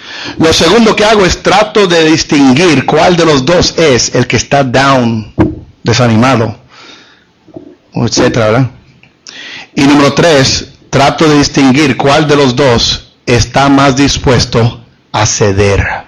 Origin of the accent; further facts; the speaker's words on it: Puerto Rico; yo doy gracias a Dios que somos puertorriqueños. Doy gracias a Dios de pertenecer a los Estados Unidos.